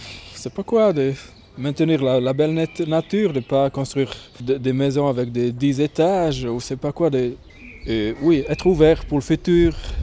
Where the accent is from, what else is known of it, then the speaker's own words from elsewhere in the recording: Disentis, Graubünden, Switzerland; J'ai grandi à Dizentis, ça c'est direction Ilans, Lax, Flims. Là, c'est totalement encore romanche.